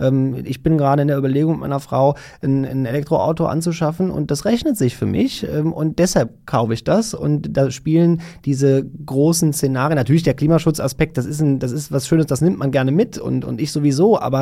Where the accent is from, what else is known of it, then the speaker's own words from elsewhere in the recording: Rhineland-Palatinate, Germany; Ich komme selber aus dem Ahrtal, das ja 2021 von der schweren Flut betroffen war.